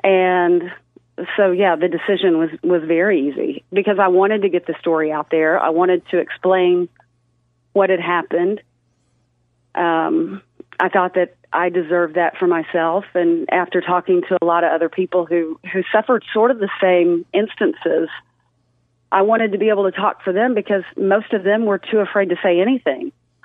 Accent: Fayetteville, Arkansas, United States; I'm from Fayetteville.

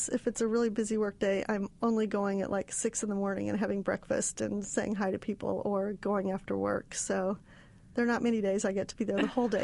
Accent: Indiana, United States; And this woman came running over to me and said, "Thank you for entering. Where are you from?" And I said, "Indiana."

